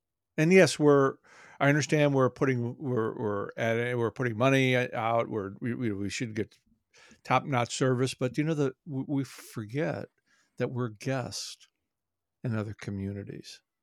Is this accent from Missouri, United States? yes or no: yes; St. Louis, Missouri, United States; I've been aware of that for years growing up in St. Louis